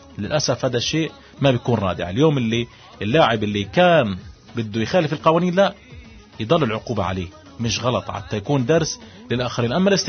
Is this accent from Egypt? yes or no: no; Gaza, Gaza Strip, Palestine; يعني في بعض اللعيبة عندنا في غزة بيعملوا هذا الشيء